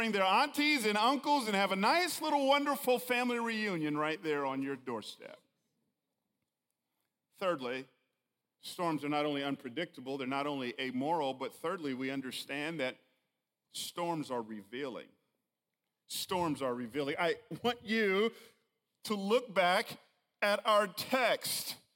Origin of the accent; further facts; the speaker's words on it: Atlanta, Georgia, United States; We grew up together there in Atlanta.